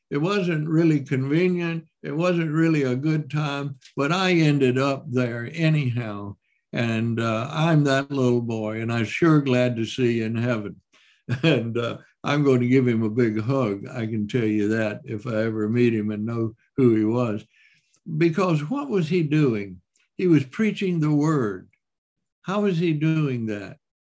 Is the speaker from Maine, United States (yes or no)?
no; Mississippi, United States; What would I know? I'm just from Mississippi.